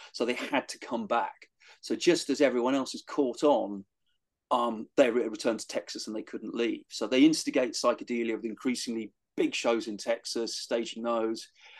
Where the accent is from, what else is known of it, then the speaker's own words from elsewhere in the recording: United Kingdom; look, I'm from Britain.